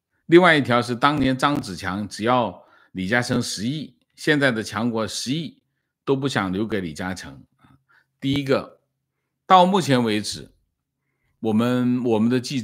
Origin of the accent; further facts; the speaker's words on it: Hong Kong; 我也是香港人。